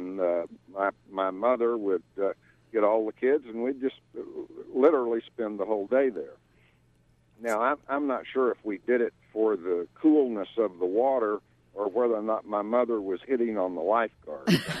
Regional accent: Dallas, Texas, United States; White Rock Lake was such a big part of my life growing up in East Dallas.

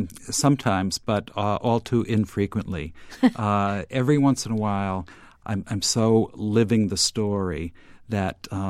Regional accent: Norwich, Connecticut, United States; I grew up in Norwich, Connecticut, and I based the story or started springboarding from two incidents.

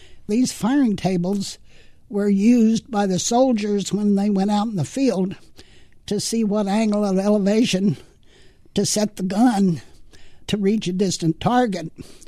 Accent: Missouri, United States; 2 were from Kansas, and 1 was from Ohio, and 1 was from Wisconsin, and I was from Missouri.

